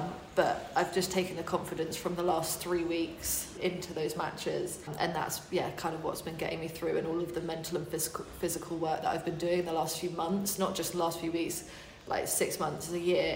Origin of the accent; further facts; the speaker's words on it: Hindhead, South East England, United Kingdom; Yeah, Elstead, and then the Bourne Club a little bit, and then I was also at like St George's with Justin Sharing. This is when I was like 8, 9, 10.